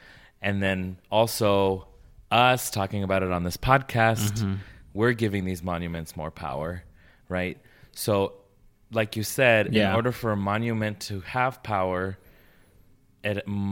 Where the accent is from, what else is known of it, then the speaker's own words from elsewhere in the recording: Las Vegas, Nevada, United States; And I feel like we're from Las Vegas. So to us, taking down a monument is kind of no big thing because everything, the architecture here implodes every other day.